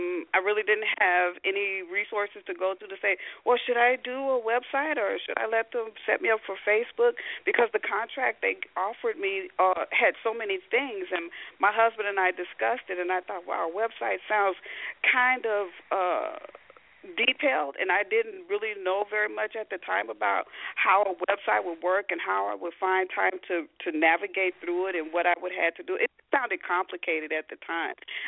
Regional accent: Chicago, Illinois, United States; I was born and raised in Chicago, the big city, and it was, you know, we were poor. We lived in the ghetto.

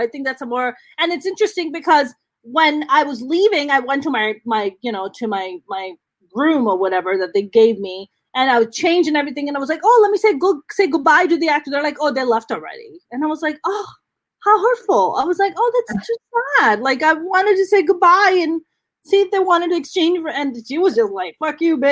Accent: Pakistan; I think for me, like, I grew up in Pakistan.

